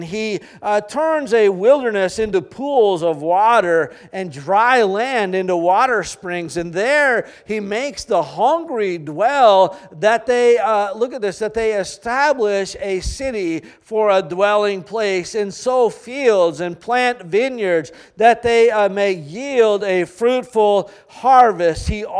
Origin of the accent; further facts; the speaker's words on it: Maine, United States; I'm from Maine, so I like moose.